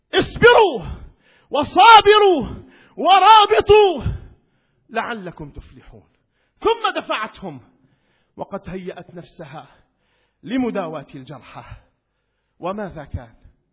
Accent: Syria; اللهم اجعل من كل فرد من أفراد بلدنا سورية الحبيبة

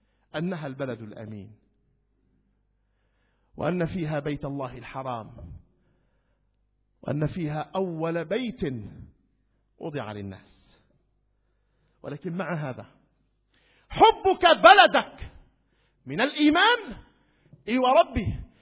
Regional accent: Idlib, Idlib Governorate, Syria; يعني أنا من إدلب، إذا حبيت إدلب يعني أنا مؤمن؟

